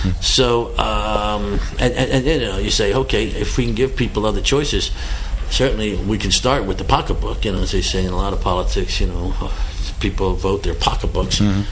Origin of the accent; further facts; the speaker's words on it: Philadelphia, Pennsylvania, United States; I grew up back in Philadelphia, Pennsylvania, Jersey, the turnpike.